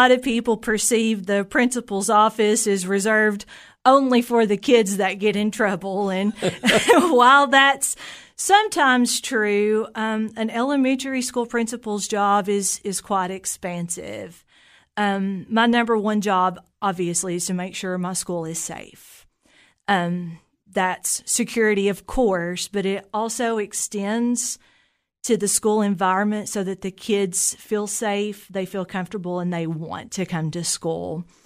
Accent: Jamestown, Tennessee, United States; Well, I'm a native of Fentress County. I grew up in Jamestown, and my parents were in the newspaper business

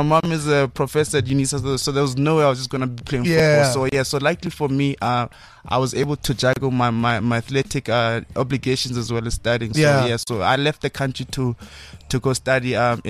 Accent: Mafikeng, North West, South Africa; accent: North West; moved away as an adult; was born in Mafutang, born and raised in Mafutang, but I always claim Lesotho

